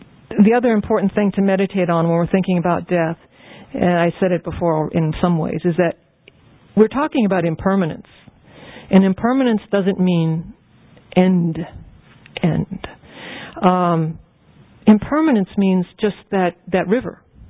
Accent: New Orleans, Louisiana, United States; So I'm from New Orleans, and I used to drive there, man, like 3 or 4 times a year.

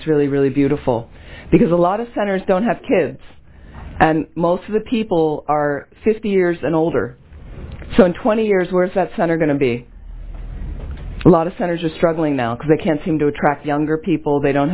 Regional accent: United States; and I'm an American. I'm from this culture

